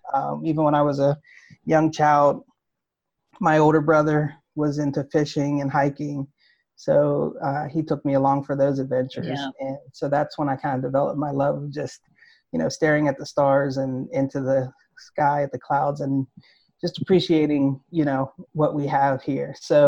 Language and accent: English; Pittsburgh, Pennsylvania, United States; So I always say born and raised in Pittsburgh, but I have a heart that travels the world.